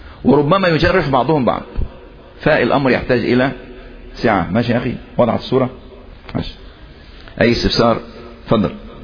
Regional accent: Egypt; اللي بيخطب عندنا في مصر يعني من عادة المصريين انهم يحبون ايه الكلام الارتجالي

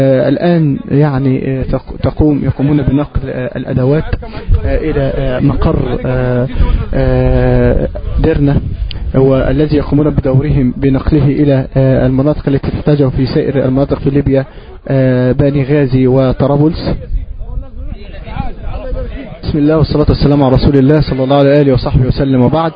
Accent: Egypt; نحن إخوانكم من مصر، جئنا من أجل أن نناصركم

